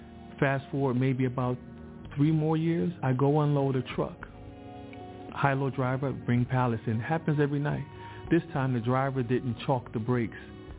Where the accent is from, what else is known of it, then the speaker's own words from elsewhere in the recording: Detroit, Michigan, United States; Growing up in Detroit as a young boy, I faced many challenges because at 6 years old, my mother and father, they divorced.